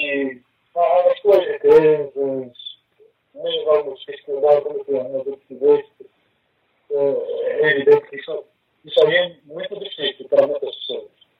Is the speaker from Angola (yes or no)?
yes; Angola; pessoas de origem do Ambo, no meu caso, pessoas de origem de Malães, todos nós somos angolanos